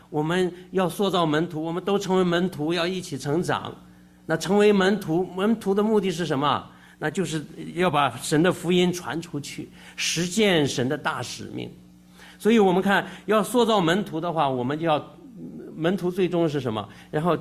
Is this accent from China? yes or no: yes; Shandong, China; 这个我是山东人哈，从小就是贯穿着你见到长辈要好好称呼才有礼貌。